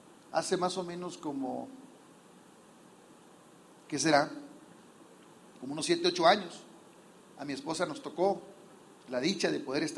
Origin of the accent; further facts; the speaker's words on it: Sinaloa, Mexico; nosotros tenemos una fecha memorable para nosotros que somos de Sinaloa